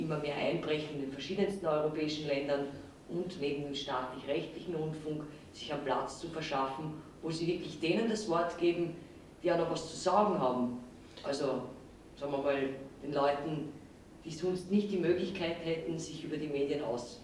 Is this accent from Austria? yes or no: yes; Austria; als Österreicher denke ich einfach in die Richtung auch so